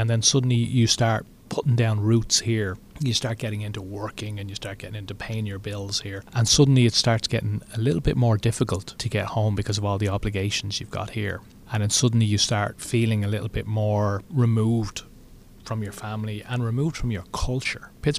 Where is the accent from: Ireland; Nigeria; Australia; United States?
Ireland; Dublin, Leinster; I am from Dublin in Ireland. I was born January 11th, 1968.